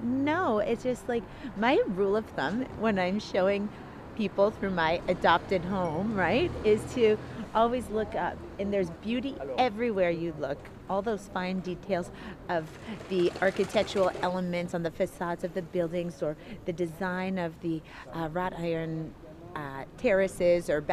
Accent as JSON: {"language": "English", "town": "Thorold", "region": "Ontario", "country": "Canada", "tie": "born or raised there", "said": "So my hometown in Canada is just next to Niagara Falls, actually."}